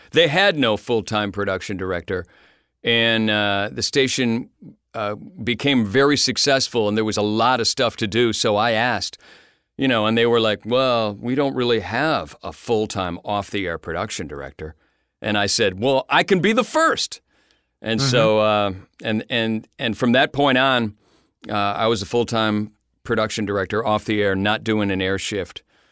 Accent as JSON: {"language": "English", "town": "Buffalo", "region": "New York", "country": "United States", "tie": "born or raised there", "said": "I wanted to be a rock and roll disc jockey at my hometown station, 97 Rock in Buffalo, New York."}